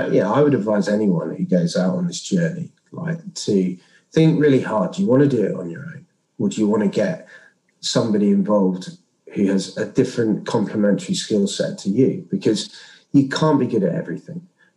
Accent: Wales, United Kingdom; I played rugby as a kid. I grew up in Wales.

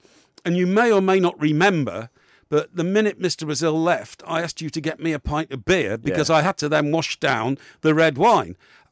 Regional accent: Chester, North West England, United Kingdom; When I grew up in Chester, that's the first weekly paper I worked on

